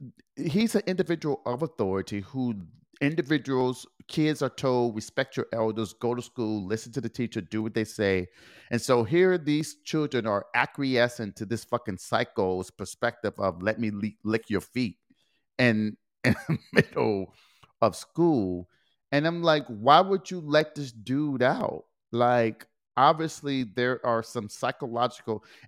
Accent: Detroit, Michigan, United States; Anyway, I am going to go back to my hometown, Detroit, Michigan.

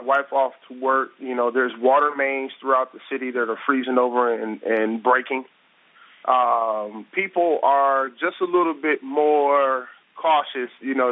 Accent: Ohio, United States; now in Atlanta, United States; Right. I'm originally from Ohio.

